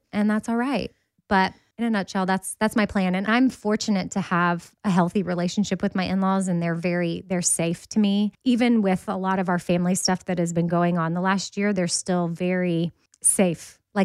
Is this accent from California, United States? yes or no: no; Texas, United States; And then, you know, I'm from Texas. Some people are confused by that, but my mom was born and raised in Alabama and she met my dad in Alabama.